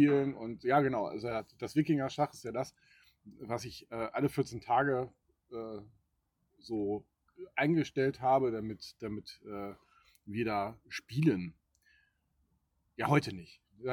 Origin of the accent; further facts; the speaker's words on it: Cologne, North Rhine-Westphalia, Germany; born there; Gebürtiger Rheinländer. Ich bin in Köln geboren, genau.